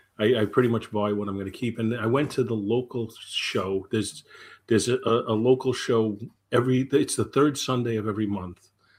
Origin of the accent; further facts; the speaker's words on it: Brooklyn, New York, United States; because I grew up in Brooklyn. And from where I lived, it would have been four short blocks over to get to Bedford Avenue and take the Bedford Avenue bus right up to Ebbets Field.